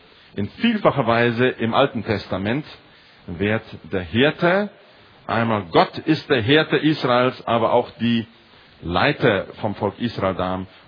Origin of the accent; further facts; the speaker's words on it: South Africa; moved away; Ich komme ja aus Südafrika und dort gibt es große Gebiete im Inland, wo es recht trocken ist